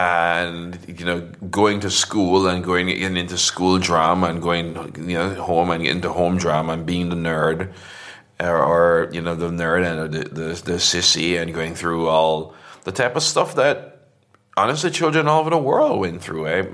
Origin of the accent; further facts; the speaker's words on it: Portmore, Saint Catherine, Jamaica; I grew up in a suburb outside Kingston called Portmore.